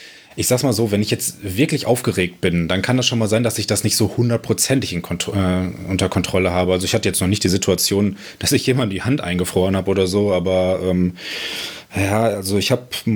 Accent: Dresden, Saxony, Germany; moved away; Also ich komme aus Dresden und da bin ich aufgewachsen und ja, etwa seit einem Jahr bin ich jetzt hier in der Stadt

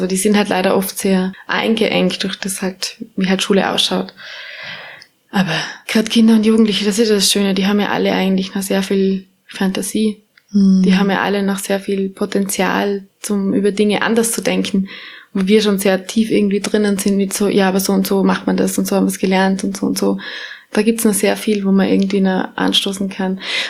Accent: Vorarlberg, Austria; wir kommen beide aus Vorarlberg und da war halt das einfach auch kein Thema.

